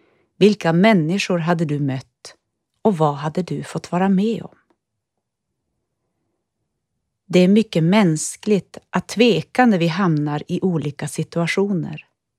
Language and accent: Swedish; Hackas, Norrbotten County, Sweden; är 48 år, född och uppvuxen i Hackas, 5 mil söder om Gällivare i Norrbotten. 1988 gick jag ut grundskolan och flyttade till Boden för att börja studera på Björknässkolans musiklinje.